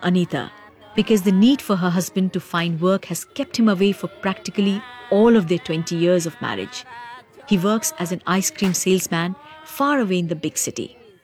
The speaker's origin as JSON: {"language": "English", "region": "Bihar", "country": "India", "said": "I'm taking you back to my home state of Bihar for one last visit"}